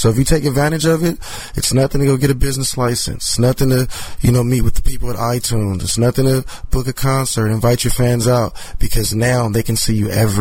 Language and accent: English; Los Angeles, California, United States; now in Los Angeles, United States; I'm actually from South Central Los Angeles, Jefferson and Fifth Ave. I grew up rolling down Crenshaw on my weekends, you know, hanging out, getting involved in everything that's a part of L.A.